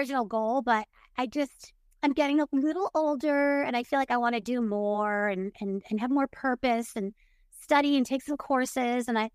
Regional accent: Michigan, United States; now in Florida, United States; I am originally from Michigan. I am here in Florida.

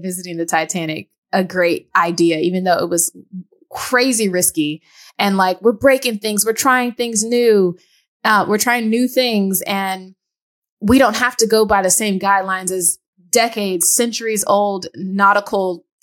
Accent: United States; I can't speak for global journalism. I'm an American.

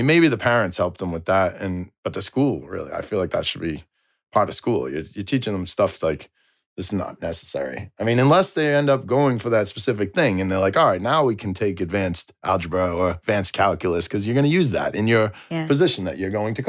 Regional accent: Melrose, United States; I grew up in Melrose, and I mean, I had those friends since, you know, kindergarten, elementary school.

